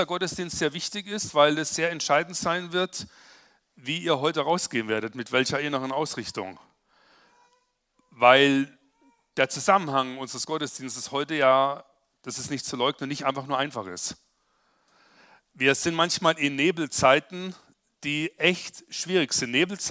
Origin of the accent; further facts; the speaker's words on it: Freiburg im Breisgau, Baden-Württemberg, Germany; ich komme aus Freiburg im Breisgau ursprünglich. Da bin ich aufgewachsen